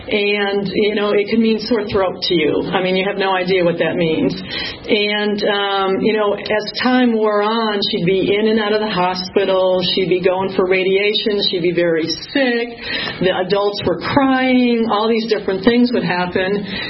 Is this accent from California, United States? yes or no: no; Michigan, United States; born there; I was born in Michigan, and I'm the oldest of five kids.